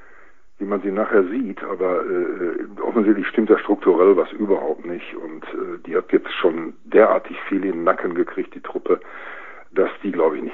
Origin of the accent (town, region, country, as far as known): Dortmund, North Rhine-Westphalia, Germany; born or raised there; also born or lived in Bochum